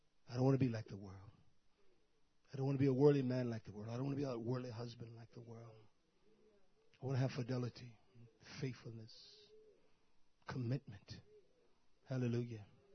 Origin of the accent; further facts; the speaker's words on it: South Carolina, United States; You from South Carolina? Yes.